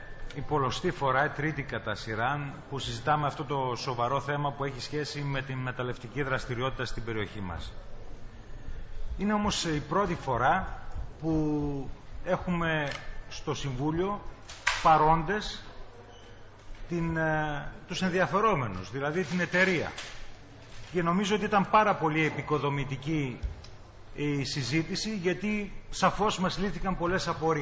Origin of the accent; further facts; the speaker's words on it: Alexandroupoli, Eastern Macedonia and Thrace, Greece; επειδή κατάγομαι από την Αλεξανδρούπολη και είμαι κοντά σε όλα αυτά τα ζητήματα